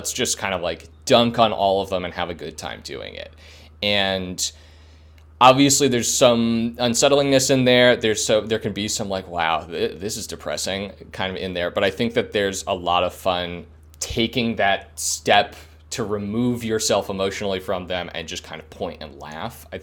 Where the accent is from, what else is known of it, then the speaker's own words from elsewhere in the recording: Northfield, United States; Northfield, as I explained before, very much a game about my hometown